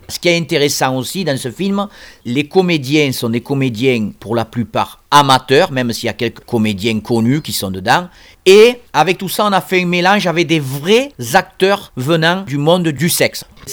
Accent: Manosque, Provence-Alpes-Côte d'Azur, France; born there; Je suis né à Manosque.

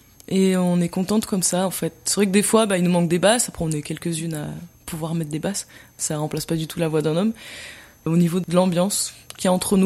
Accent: Forcalquier, Provence-Alpes-Côte d'Azur, France; also born or lived in Centre of France; Moi, je suis d'ici, là, j'ai grandi à Fort-Calquier. Et après, je suis partie faire des écoles de cirque en France, en passant par Cannes, Lille. Et après, j'ai vécu dans le centre de la France.

